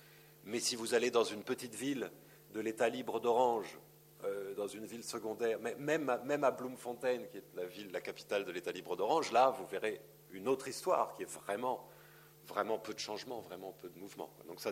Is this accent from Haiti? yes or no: no; France; moi j'ai du mal à la comprendre en tant que Français avec cette culture et tradition française